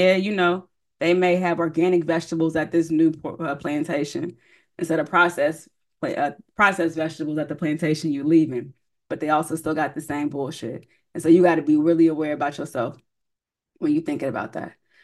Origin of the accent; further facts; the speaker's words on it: United States; the more I travel outside of the country, the more I know just how much of a Black American I am. I'm very American. Like, I'm very Black American.